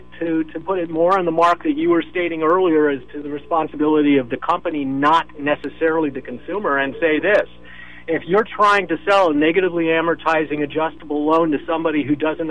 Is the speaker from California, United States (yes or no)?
yes; San Rafael, California, United States; Yeah, hi. … I'm from San Rafael.